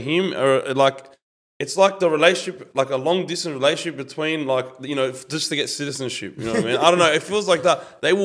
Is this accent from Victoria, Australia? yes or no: no; Redfern, New South Wales, Australia; I lived in Redfern. I grew up in Redfern. My grandparents still live there.